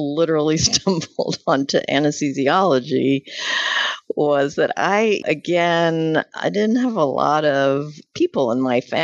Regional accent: Philadelphia, Pennsylvania, United States; I grew up in Philadelphia, in an area called Center City, so it was right downtown.

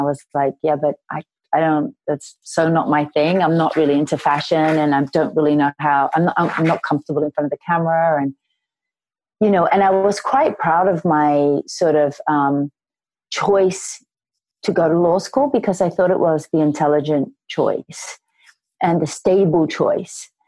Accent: Sydney, New South Wales, Australia; I grew up in Sydney, Australia.

